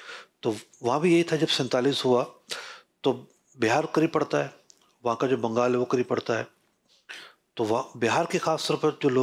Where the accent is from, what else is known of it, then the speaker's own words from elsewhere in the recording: Sindh, Pakistan; now in Karachi, Pakistan; چونکہ میرا تعلق سندھ سے ہے, تو میں 96 میں کراچی آیا تھا.